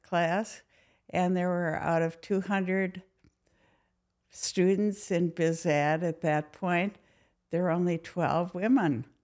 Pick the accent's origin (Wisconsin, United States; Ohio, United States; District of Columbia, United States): Wisconsin, United States; Madison; Well, I thought of Madison as a great city to grow up in.